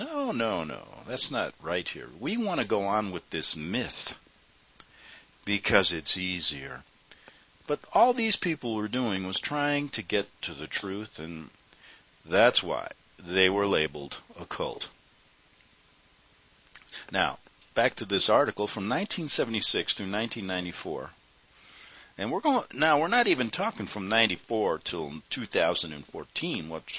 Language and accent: English; Chicago, Illinois, United States; Now, I remember one in Chicago, my hometown.